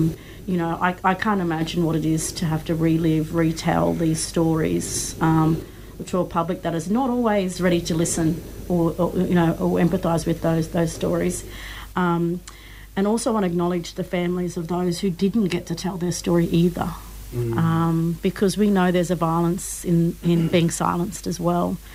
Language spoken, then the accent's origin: English; Queensland, Australia; I'm Manajali and South Sea through the … born and raised on Yuggera country.